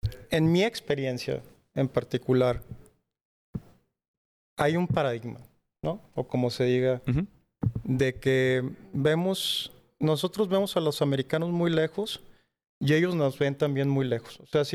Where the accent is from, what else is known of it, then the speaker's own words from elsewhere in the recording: Mexico; yo de mexicano y puros americanos